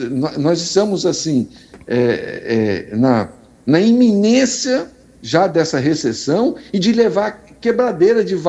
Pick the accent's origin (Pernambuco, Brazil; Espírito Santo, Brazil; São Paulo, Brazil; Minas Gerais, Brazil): Espírito Santo, Brazil; Vila Velha; sou aqui de Vila Velha, aqui do lado do Marista, escola famosa aqui no município de Vila Velha